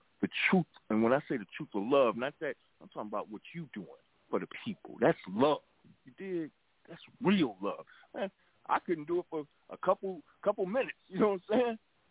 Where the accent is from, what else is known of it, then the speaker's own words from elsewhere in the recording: Chicago, Illinois, United States; I'm from Chicago.